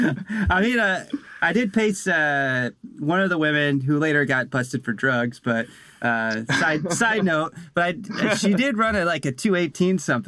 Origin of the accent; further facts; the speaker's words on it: Bloomington, Indiana, United States; I'm from Bloomington, so I had a little bit of an advantage because those are all the old roads that I just grew up running.